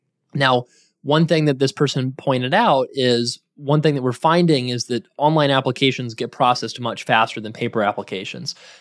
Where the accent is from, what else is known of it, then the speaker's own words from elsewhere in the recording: North Carolina, United States; So, for example, I'm going to use my home state of North Carolina as an example.